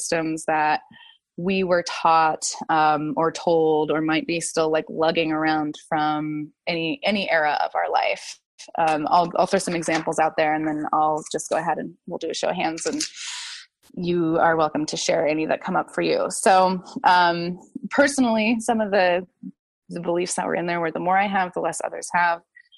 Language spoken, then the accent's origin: English; United States; We grew up in America. We grew up in the Western world. We've got money stories.